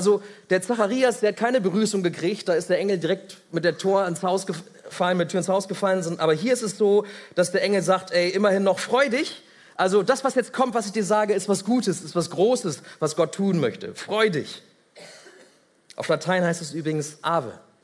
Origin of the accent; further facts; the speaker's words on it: Varel, Lower Saxony, Germany; ich komme aus Farel, kennt auch die ganze Welt, ne?